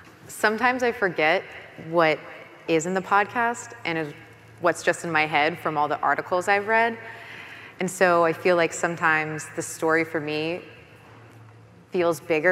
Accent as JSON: {"language": "English", "town": "New Orleans", "region": "Louisiana", "country": "United States", "said": "I wasn't alive at the time it was going on, and I'm from New Orleans originally, so wasn't on my radar in that way."}